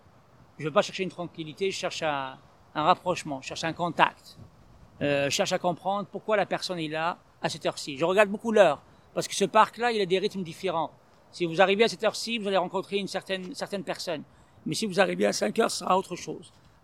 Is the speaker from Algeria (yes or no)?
yes; Algeria; born there; moved away as an adult; also born or lived in France; Moi, je suis né en Algérie. J'ai quitté l'Algérie pour aller en France pour suivre mes études.